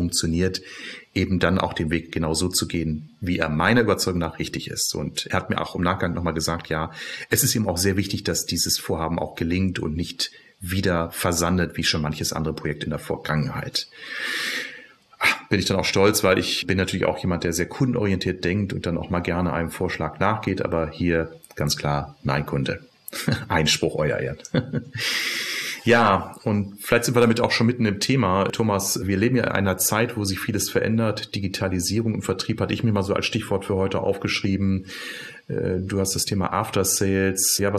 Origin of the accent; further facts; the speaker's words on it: Bielefeld, North Rhine-Westphalia, Germany; born there; gebürtiger Bielefelder